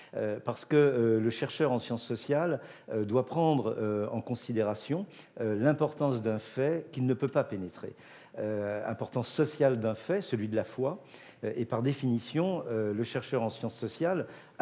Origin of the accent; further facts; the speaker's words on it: France; mais en plus je suis français, nul n'étant parfait sur cette terre